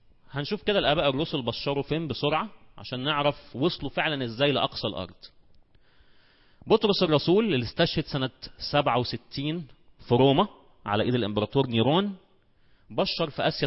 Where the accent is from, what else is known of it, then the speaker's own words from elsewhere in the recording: Egypt; وبشر عندنا في مصر والخمس مدن الغربية